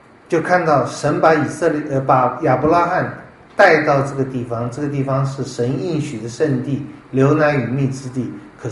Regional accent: Hubei, China; now in United States; 我是湖北人，我父母是湖北人，湖北不是永远的家

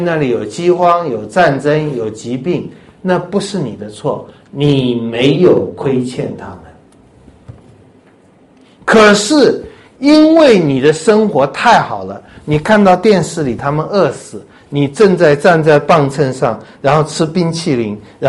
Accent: China; 不是我们中国人请人家吃饭满桌都是菜然后说哎呀没有菜了

